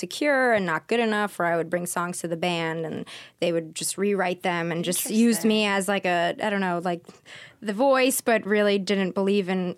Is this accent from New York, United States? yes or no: yes; New York, United States; Well, I grew up in New York